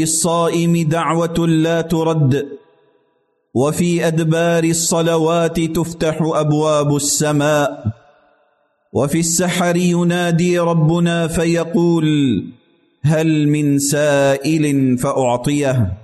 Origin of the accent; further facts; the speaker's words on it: United Arab Emirates; أن تجعل بلدنا الإمارات في حرزك وحفظك